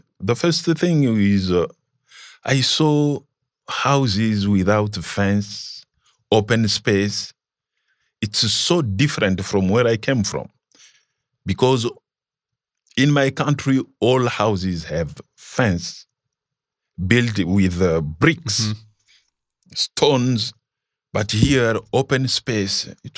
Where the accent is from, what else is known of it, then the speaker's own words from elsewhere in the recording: DR Congo; moved away as an adult; I came from Congo, passing by Zambia, Tanzania, and Kenya.